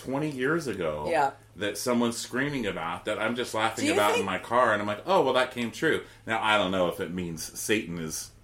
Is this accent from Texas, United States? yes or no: yes; Texas, United States; Okay, because I'm from Texas. So, my family lived in Austin for a while.